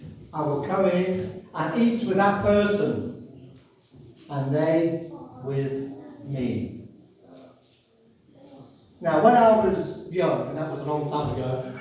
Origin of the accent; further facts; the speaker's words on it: Liverpool, North West England, United Kingdom; I'm from Liverpool, by the way. You can probably tell by my accent. Well, you probably can't, actually. I should actually call the title Worcester Early, because I'm really a scouser.